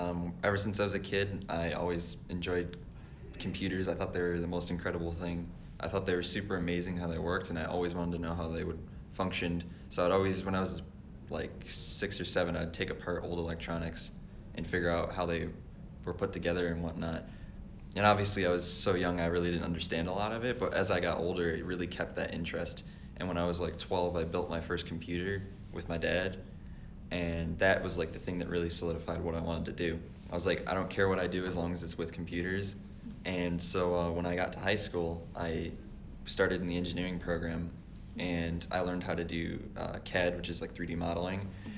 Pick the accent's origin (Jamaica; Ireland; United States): United States; Brighton, Michigan; I'm from Brighton, Michigan, and it's a town that's north of Ann Arbor and west of Detroit.